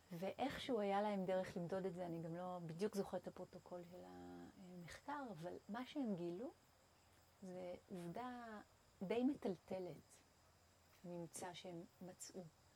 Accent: Hadera, Haifa District, Israel; לפחות אני גדלתי בחדרה

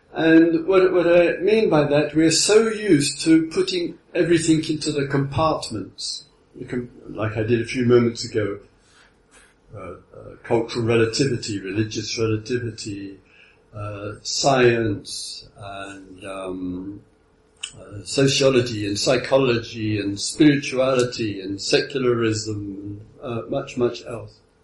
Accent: England, United Kingdom; I mean, I think it's a silly idea, I am English. What does that mean?

